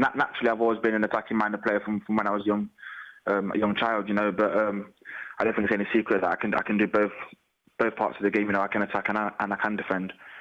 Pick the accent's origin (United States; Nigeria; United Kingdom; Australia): United Kingdom; England; born there; obviously I was born in England, so I'm classed as English, you know, I am English